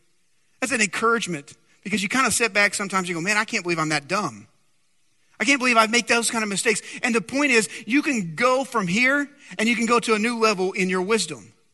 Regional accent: Dumas, Texas, United States; I'm going to date myself, but I grew up in Dumas, Texas.

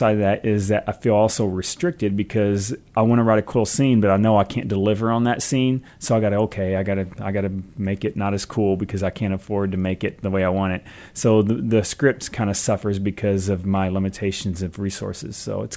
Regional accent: Arkansas, United States; accent: Arkansas; I don't have to sound like I'm from Arkansas all the time.

